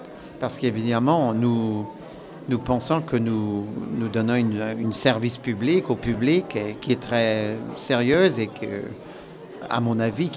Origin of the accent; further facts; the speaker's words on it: Paris, Île-de-France, France; born there; Mon père était irlandais, ma mère était anglaise. Et moi, je suis né à Paris et j'avais à choisir ma nationalité.